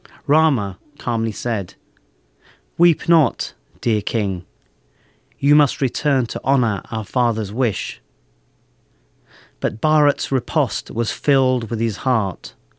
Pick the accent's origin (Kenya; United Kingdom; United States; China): United Kingdom; London; I grew up in West London and used to hear this epic story from my parents and grandparents